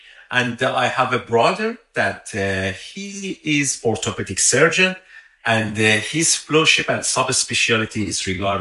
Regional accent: Shiraz, Fars, Iran; English is a second language; I'm from Iran, Shiraz. My city is located in the southwest of our country. We have four separate seasons.

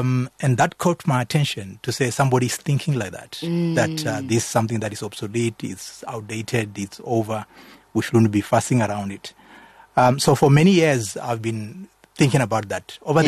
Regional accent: Limpopo, South Africa; I grew up in Limpopo. Vendor speaking, my background.

